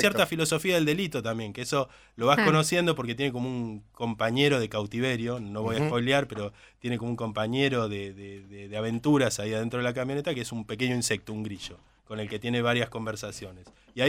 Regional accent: Villa Ballester, Buenos Aires Province, Argentina; born there; Tengo 43 años. Yo nací en Villa Ballester

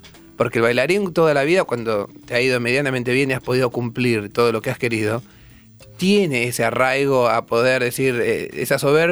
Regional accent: La Plata, Buenos Aires Province, Argentina; yo soy de La Plata. O sea, venía los domingos a Lital para a comer, la vida en familia típica aburrida de un platense.

